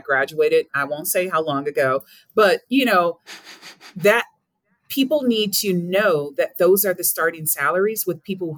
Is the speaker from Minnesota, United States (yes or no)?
no; Racine, Wisconsin, United States; My home is Southeast Wisconsin. I'm from Racine, and I vowed that I was never coming back to Wisconsin because first generation African American, low income